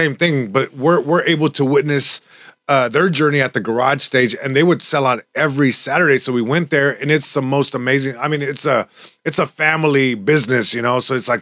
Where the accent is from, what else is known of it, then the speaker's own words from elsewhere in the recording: Long Beach, California, United States; So I grew up on Fifth and Magnolia, and he grew up, I mean, pretty dang close, like next street over from Magnolia.